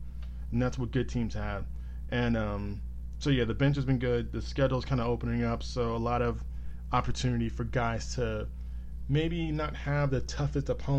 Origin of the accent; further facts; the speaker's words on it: Ohio, United States; I'm from Ohio.